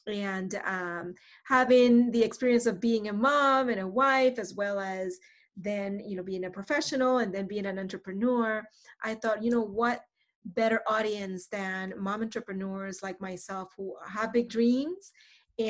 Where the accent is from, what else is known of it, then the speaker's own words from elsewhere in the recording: Panama; now in Portland, United States; So I am originally from Panama